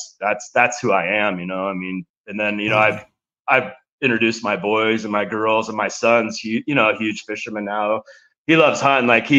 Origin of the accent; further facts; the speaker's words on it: Nebraska, United States; growing up in Nebraska, you're born into the outdoors.